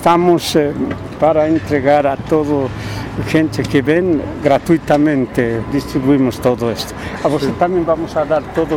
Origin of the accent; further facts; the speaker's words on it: La Paz, Bolivia; Soy de La Paz, de La Paz, Bolivia, sede de gobierno.